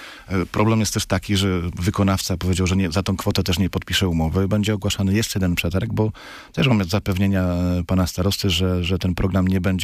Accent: Paczków, Opole Voivodeship, Poland; bo też jestem z Paczkowa

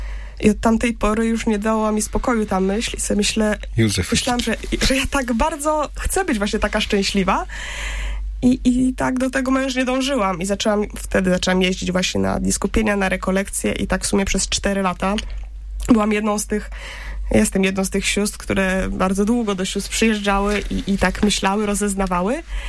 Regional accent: Wrocław, Lower Silesian Voivodeship, Poland; ja pochodzę z Wrocławia, no i mam bardzo blisko z mojego domu rodzinnego do domu prowincjalnego Józefitek, bo tylko w sumie przez ulicę trzeba przejść.

